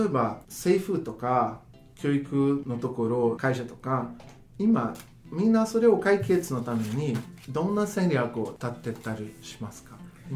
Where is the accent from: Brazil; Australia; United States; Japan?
Brazil; だけど例えば僕ブラジル出身で、ブラジルで見た時に